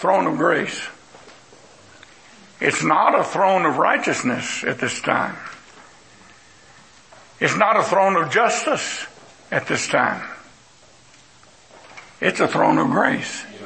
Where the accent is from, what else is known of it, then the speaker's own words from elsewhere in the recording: Texas, United States; born there; I was born in Texas on a farm. I was born in a house. Not even born in a hospital.